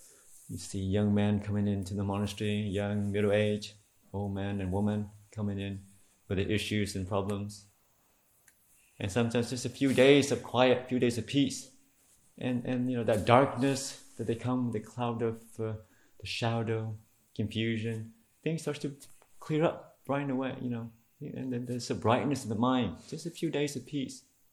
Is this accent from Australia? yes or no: yes; Perth, Western Australia, Australia; something that I anticipated and accepted when I came from Perth.